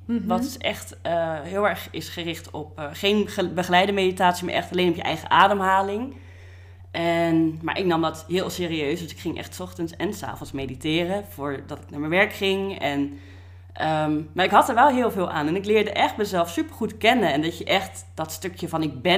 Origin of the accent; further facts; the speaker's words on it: South Holland, Netherlands; now in Nijmegen, Netherlands; Maar daarvoor kom ik dus eigenlijk uit de andere kant van het land, uit Besluis. Dus dat is bij Rotterdam in de buurt.